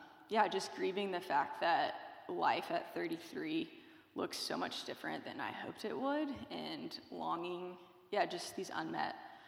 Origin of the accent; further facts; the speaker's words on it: Tennessee, United States; I'm originally from Tennessee. I grew up in a Christian household with my parents, an older brother, and a younger sister.